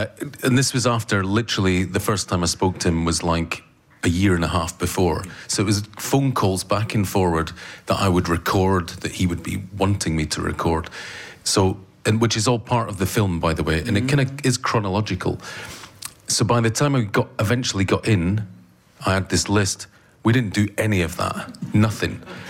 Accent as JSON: {"language": "English", "region": "Scotland", "country": "United Kingdom", "said": "Exactly. I'm from the East Coast, and he's from the West Coast."}